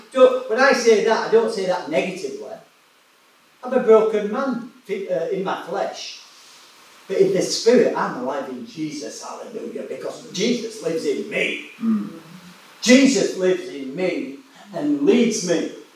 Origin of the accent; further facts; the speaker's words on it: Yorkshire and the Humber, United Kingdom; now in Newport, United Kingdom; oh, no, mate, I'm from West Yorkshire, originally.